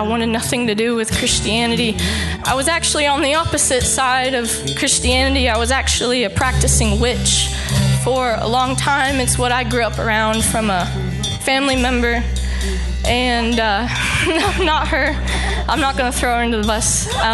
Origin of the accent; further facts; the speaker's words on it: Texas, United States; And y'all, I'm gonna say y'all because I'm from Texas.